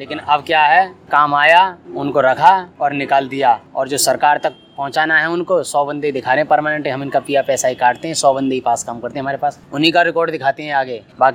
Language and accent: Hindi; Mathura, Uttar Pradesh, India; मैं सर मथुरा का रहने वाला हूँ।